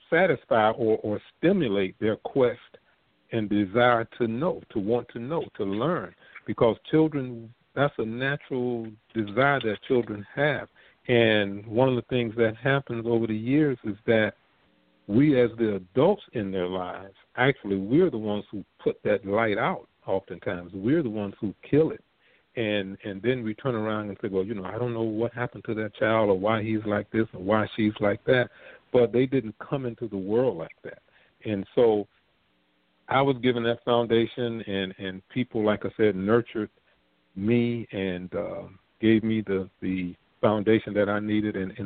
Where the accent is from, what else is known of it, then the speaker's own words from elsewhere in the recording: Riviera Beach, Florida, United States; born and raised in Riviera Beach and attended the schools here in Riviera Beach during that time, Lincoln Elementary and Lincoln Junior High, and had the, before we moved over to North Shore, where I graduated high school